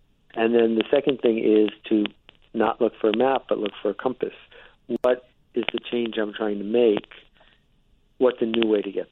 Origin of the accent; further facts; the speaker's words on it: Algonquin Park, Ontario, Canada; also born or lived in Buffalo, United States; No, honorary. I'm from Buffalo, but I grew up in Algonquin Park.